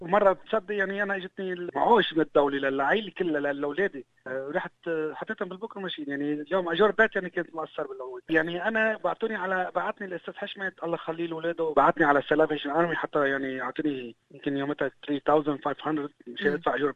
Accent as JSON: {"language": "Arabic", "country": "Lebanon", "moved": "yes", "lives_now": "Australia", "said": "جيت بقى من لبنان لهون"}